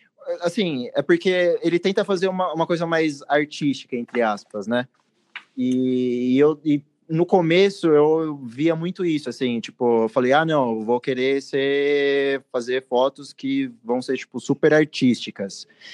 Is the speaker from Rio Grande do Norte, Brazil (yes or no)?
no; Santo André, São Paulo, Brazil; eu sou da BC, né? Sou de Santo André.